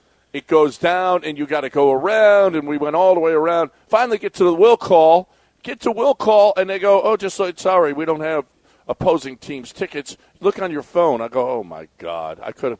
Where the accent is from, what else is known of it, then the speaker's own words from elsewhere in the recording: Houston, Texas, United States; I was playing poker with him, and I said to him, hey, I'm from Houston, and, you know, and, yeah, we, you know, that was a lot of fun.